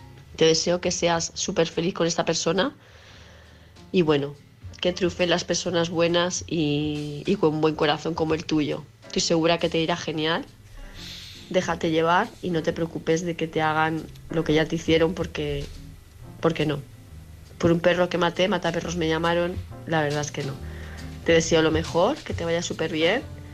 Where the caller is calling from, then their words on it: Palma, Balearic Islands, Spain; de Palma de Mallorca